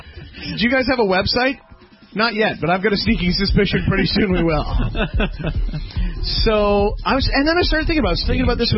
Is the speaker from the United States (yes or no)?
no; Vancouver, British Columbia, Canada; We're from Canada. We drove down here from Vancouver.